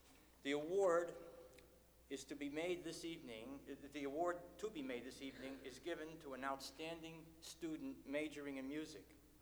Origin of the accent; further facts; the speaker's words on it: Philadelphia, Pennsylvania, United States; born there; there was a very famous publishing company where I was born in Philadelphia